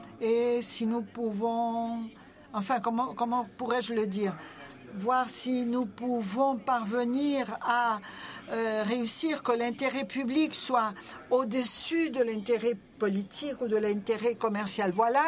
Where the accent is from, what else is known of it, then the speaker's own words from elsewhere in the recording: Peru; je viens du Pérou.